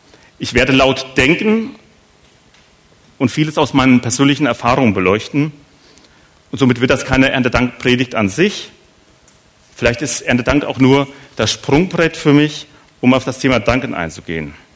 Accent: Hesse, Germany; Da, wo ich herkomme, Oberhessen

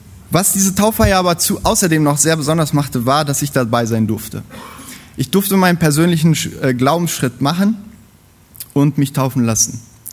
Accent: North Rhine-Westphalia, Germany; born there; ich komme nicht aus dem Rheinland gebürtig, sondern aus Ostwestfalen-Lippe. Das ist noch ein Fürstentum.

